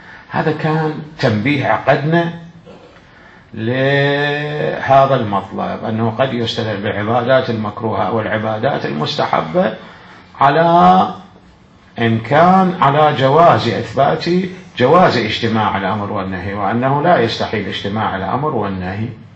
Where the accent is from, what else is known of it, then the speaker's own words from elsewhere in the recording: Najaf, Najaf Governorate, Iraq; لأن الحمامات اللي أول كانت عندنا بالنجف